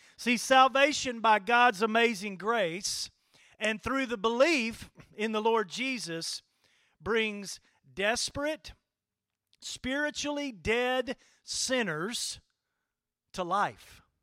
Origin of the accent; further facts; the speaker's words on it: Corinth, United States; I'm 50, and I grew up here in Corinth, and I grew up in the church.